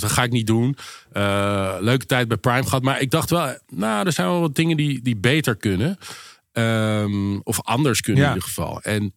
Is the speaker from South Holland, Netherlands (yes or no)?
yes; Westland, South Holland, Netherlands; moved away as an adult; also born or lived in Zeist; Ik ben in het Westland opgegroeid. Toen een tijdje omgeving Zeist gewoond. Dus op zich tot mijn 18e gewoon in Nederland gebleven. Mijn ouders verhuisden naar Amerika.